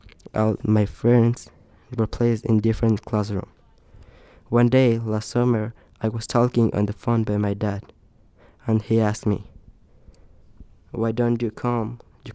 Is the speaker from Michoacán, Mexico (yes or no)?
yes; Michoacán, Mexico; also born or lived in Oregon, United States; 13 years ago, I was born in Oregon, United States. 3 months later, we moved to Michoacán, Mexico, where my father's parents live.